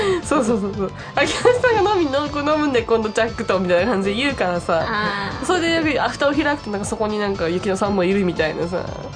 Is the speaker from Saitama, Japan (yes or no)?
yes; Saitama, Japan; いやもう生まれも育ちも埼玉だとさ、もう状況も何もないっていうかさ